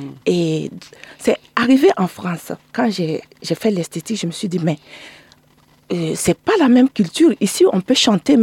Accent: Bobo-Dioulasso, Hauts-Bassins, Burkina Faso; Je suis originaire de Bobo Dioulasso.

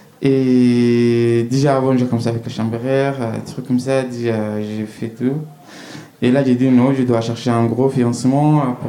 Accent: Sudan; first language Arabic; French is a second language; now in France; Moi, je viens du Soudan, je parle arabe de mon pied. Jamais j'ai entendu la lettre français chez moi là-bas.

